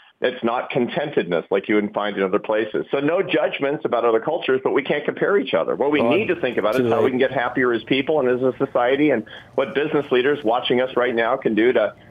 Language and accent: English; United States; I'm an American.